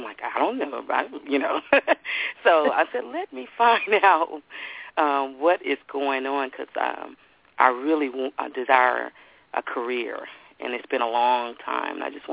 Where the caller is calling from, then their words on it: Texas, United States; I'm calling from Texas.